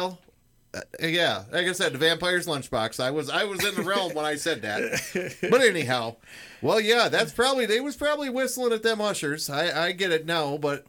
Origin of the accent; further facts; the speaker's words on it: Flint, Michigan, United States; Well, I'm from Flint, so usually when we get there, they put cardboard and stuff over them to make us feel at home.